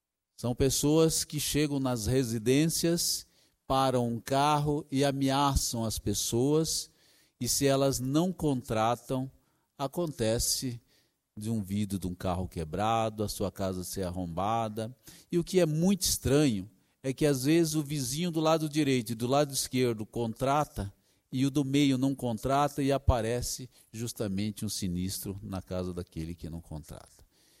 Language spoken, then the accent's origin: Portuguese; Curitiba, Paraná, Brazil; Eu sou de uma cidade, sou da cidade de Curitiba, estado do Paraná